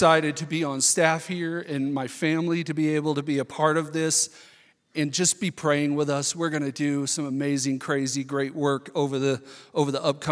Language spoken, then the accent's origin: English; Orlando, Florida, United States; born there; I was born in Orlando, Florida, 2 days before Roe v. Wade was passed.